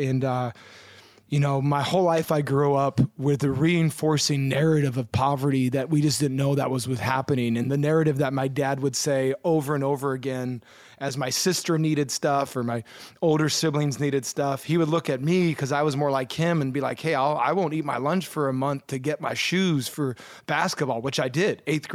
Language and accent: English; Hawaii, United States; I mean, we grew up in Hawaii.